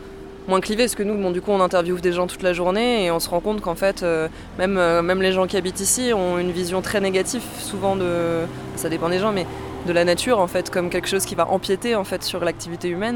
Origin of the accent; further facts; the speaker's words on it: Pyrenees, France; Moi je connaissais pas trop les Alpes avant, moi je viens des Pyrénées plutôt.